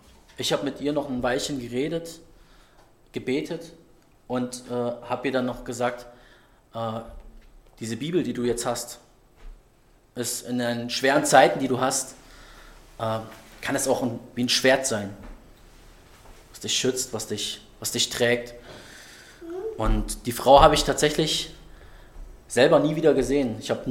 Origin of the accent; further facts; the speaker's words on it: Bremen, Germany; also born or lived in Dresden; Das war in meiner zweiten Heimat in Bremen, wo ich aufgewachsen bin, wo ich 16 Jahre gelebt habe. Und da war ich dann aber schon zu Gast, ich war schon wieder richtiger Dresdner und habe bei meiner Mutter dort übernachtet in meinem Heimatstadtteil.